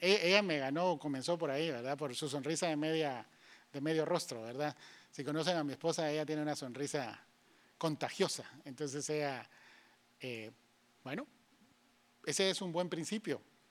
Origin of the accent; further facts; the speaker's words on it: Guatemala; por lo menos en mi país, yo soy de Guatemala